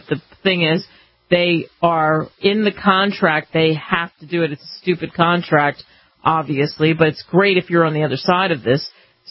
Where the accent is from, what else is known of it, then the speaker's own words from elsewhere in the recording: New Jersey, United States; I was a big fan growing up in Jersey of The Sopranos.